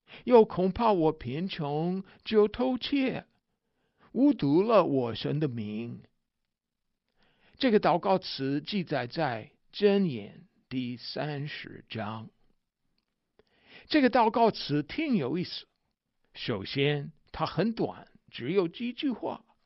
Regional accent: United States; 我们美国人也吃米，也吃面包，也吃面条，也吃玉米，也吃马铃薯

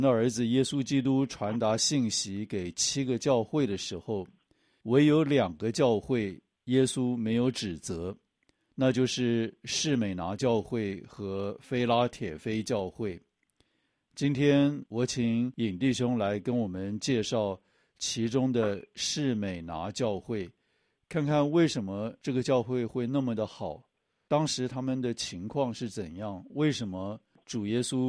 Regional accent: China; 我们中国人的名字取名的时候，这个名字好像都有一个意义

